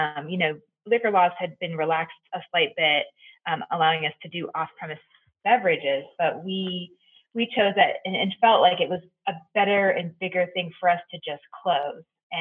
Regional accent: Chicago, Illinois, United States; I mean, we're from Chicago, really? So a deep dish pizza and an Italian beef are always going to be on top.

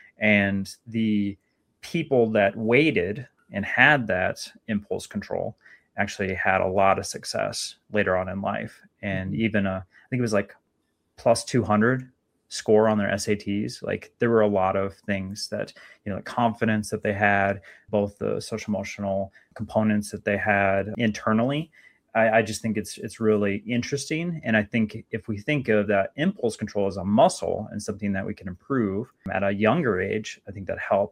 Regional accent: Minnesota, United States; out in Minnesota, my home state.

